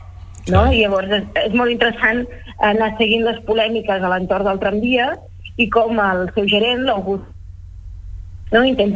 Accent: Figueres, Catalonia, Spain; Bé, jo soc de l'Alt Empordà i soc de Figueres

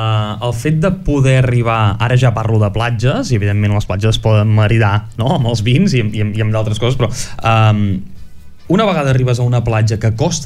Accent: Palamós, Catalonia, Spain; Jo al final sóc de Palamós

